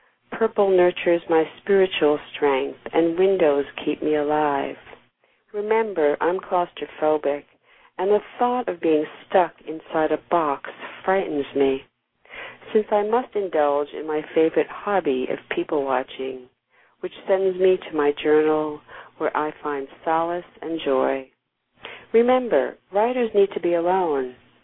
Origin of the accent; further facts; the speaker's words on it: New York, United States; because I'm originally a New Yorker.